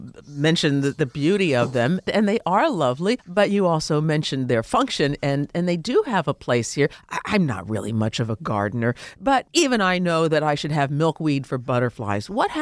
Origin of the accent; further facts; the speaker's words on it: Midwest, United States; I grew up in the Midwest, I'm used to seeing fields tagged where they were doing research on soybeans or corn.